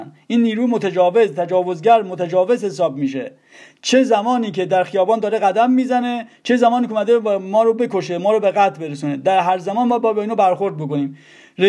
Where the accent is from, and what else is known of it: Iran